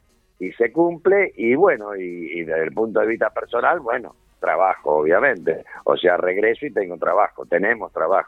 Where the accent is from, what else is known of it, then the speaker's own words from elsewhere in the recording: Rosario, Santa Fe, Argentina; mi ciudad natal, en Rosario.